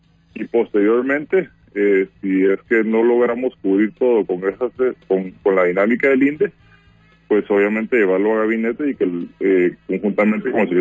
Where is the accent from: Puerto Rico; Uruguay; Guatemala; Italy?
Guatemala; ese beneficio viene en parte por eficiencia de activos que tenemos como guatemaltecos